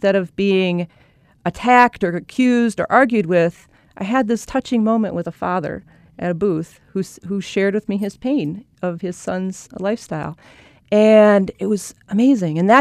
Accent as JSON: {"language": "English", "town": "Milwaukee", "region": "Wisconsin", "country": "United States", "tie": "born or raised there", "said": "Well, I was born and raised in Milwaukee. You can probably tell from my accent."}